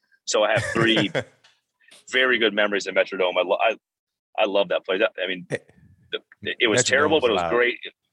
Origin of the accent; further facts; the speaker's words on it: South Dakota, United States; now in Minnesota, United States; So I grew up in South Dakota, we can Duck Duck Goose, but yeah.